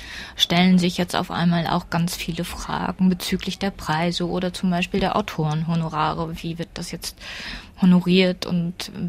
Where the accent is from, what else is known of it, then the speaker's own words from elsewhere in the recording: Switzerland; lebe und arbeite sehr gerne in der Schweiz. Und der Standort war eigentlich von Anfang an klar. Ich bin auch Schweizerin.